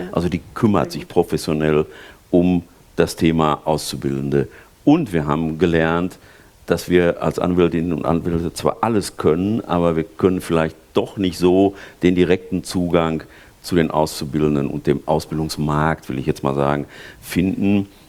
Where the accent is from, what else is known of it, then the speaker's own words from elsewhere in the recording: North Rhine-Westphalia, Germany; Ich komme aus dem Ruhrgebiet, da redet man deutlich